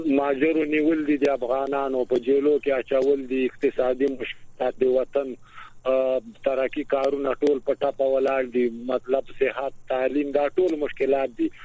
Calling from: Laghman, Afghanistan

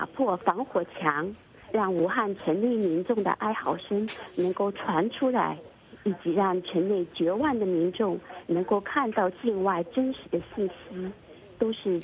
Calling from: Germany; 我是来自德国的

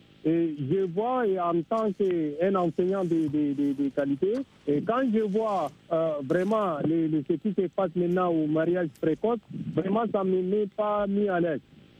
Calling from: Chad; Je suis tchadien. … au Tchad.

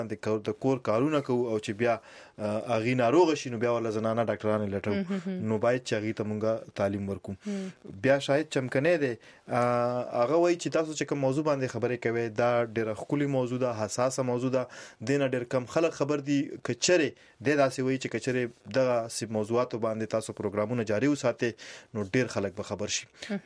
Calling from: Bannu, Khyber Pakhtunkhwa, Pakistan

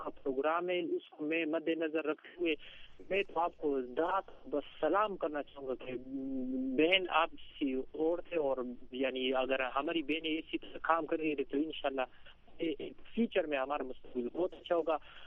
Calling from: Kohat, Khyber Pakhtunkhwa, Pakistan; ابھی ہمارا علاقہ جو ہے آپ بتائیں کہ یہاں پر جو ایف آر کوہاٹ ایک قبائلی علاقہ ہے

